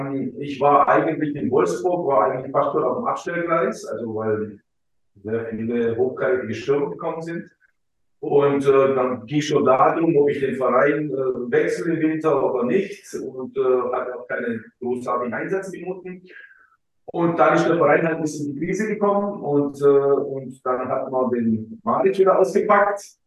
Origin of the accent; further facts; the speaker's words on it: Croatia; ich bin Kroate